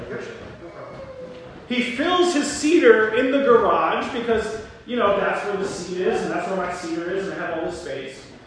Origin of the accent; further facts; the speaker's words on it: Ocean City, New Jersey, United States; I'm from Ocean City, New Jersey, I'm from the beach. I have no farming skills or history whatsoever.